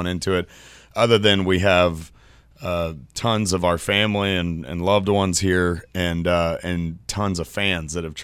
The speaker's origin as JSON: {"language": "English", "town": "Terrell", "region": "Texas", "country": "United States", "tie": "born or raised there", "said": "So I grew up in Terrell, Texas, in between Dallas and Tyler, technically East Texas"}